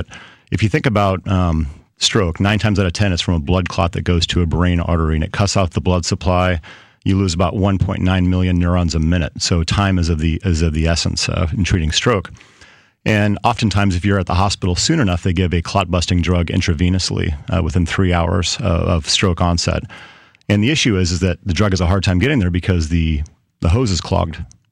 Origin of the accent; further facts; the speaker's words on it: Kansas City, Missouri, United States; And I'm actually from Kansas City.